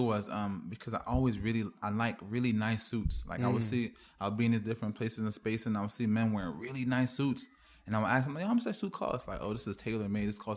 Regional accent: United States; So, you know, growing up in America, like, the kids are brutal, man.

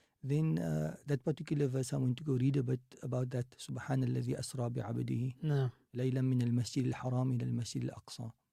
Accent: South Africa; So being a South African Muslim, it's relatively easy to travel

